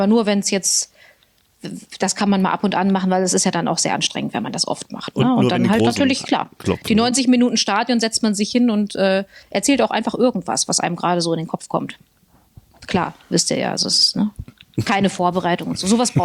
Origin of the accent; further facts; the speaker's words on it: Garbsen, Lower Saxony, Germany; Ja, ich bin in Hannover geboren und komme aus Garbsen.